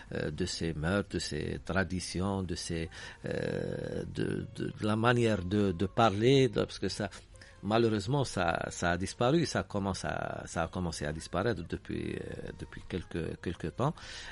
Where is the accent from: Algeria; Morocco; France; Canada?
Algeria; Bon, beaucoup plus en tant qu'Algérien.